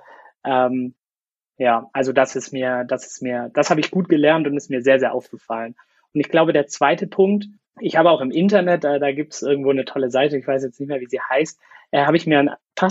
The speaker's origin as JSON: {"language": "German", "region": "Swabia", "country": "Germany", "said": "ich mich diesbezüglich jetzt eigentlich mehr als Weltbürger sehe und auch ein bisschen noch als stolzer Schwabe."}